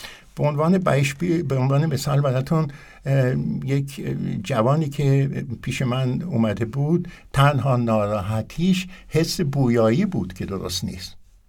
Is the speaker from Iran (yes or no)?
yes; Iran; now in Austria; ماها که در اتریش هستیم یا در خارج از ایران هستیم